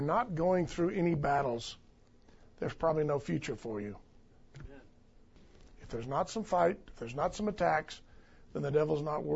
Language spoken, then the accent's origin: English; Texas, United States; You know, I'm from South Texas.